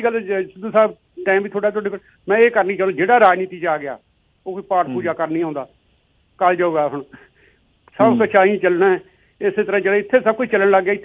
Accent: Moga, Punjab, India; ਤੇ ਮੈਂ ਵੀ ਮੋਗੇ ਵਾਲੇ ਹੀ ਆ ਜੀ ਮੈਂ ਵੀ ਮੋਗੇ ਤੋਂ

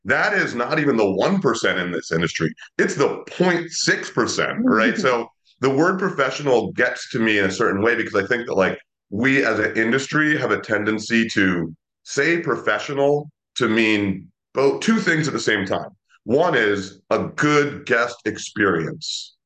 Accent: New Jersey, United States; also born or lived in New York, United States; And I'm here in New Jersey. I grew up in New Jersey and New York.

